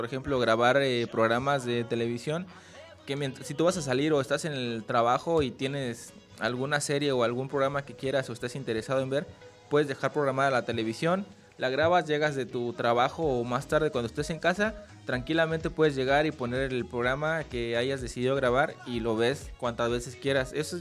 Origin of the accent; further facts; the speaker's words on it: Mexico; nosotros que venimos de México, es algo bastante novedoso